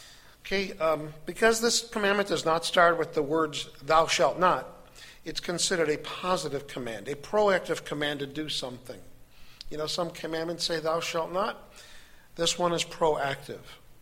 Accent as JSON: {"language": "English", "town": "Fulton", "region": "Missouri", "country": "United States", "said": "Yeah, I know I said I'm from Fulton, Missouri."}